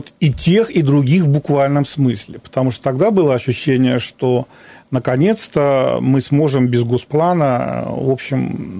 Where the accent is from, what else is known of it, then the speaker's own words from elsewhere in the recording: Siberia, Russia; Я никогда не сожалел, что я родился и живу в Сибири.